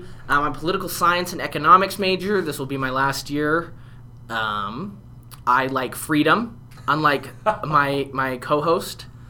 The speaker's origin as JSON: {"language": "English", "town": "Clearfield", "region": "Utah", "country": "United States", "said": "All right, so I'm from Clearfield, Utah originally"}